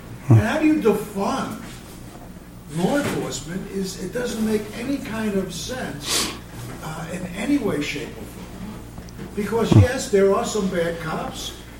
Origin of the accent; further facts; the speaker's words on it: Brooklyn, New York, United States; Growing up in East New York and Brooklyn